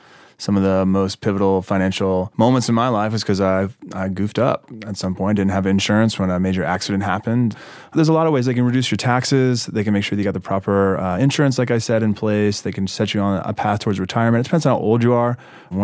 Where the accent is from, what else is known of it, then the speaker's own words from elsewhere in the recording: Mississippi, United States; now in Brooklyn, United States; I live in Williamsburg, Brooklyn, and I'm from Mississippi.